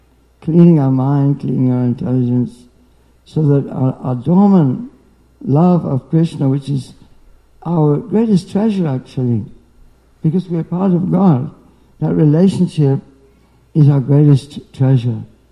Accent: Birmingham, West Midlands, United Kingdom; born there; So I'm thinking I'm from Birmingham, you know. I'm thinking I'm 74 years old.

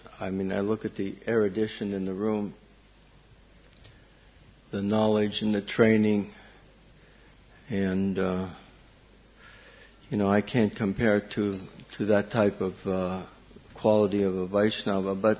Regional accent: United States; Certainly when we grew up in America

